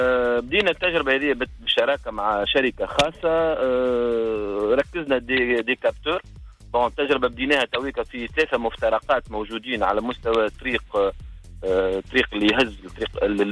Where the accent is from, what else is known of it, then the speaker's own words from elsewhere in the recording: Sfax, Sfax Governorate, Tunisia; نلقاو عندنا في صفاقس برشا امبوتياج